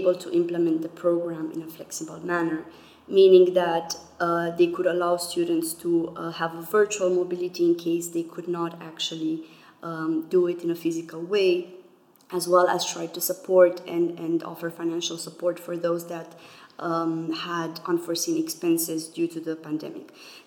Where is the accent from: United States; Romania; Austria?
Romania; English is a second language; also born or lived in United Kingdom / Germany; I'm originally from Romania, and before that I lived in the UK and I was Erasmus in Germany.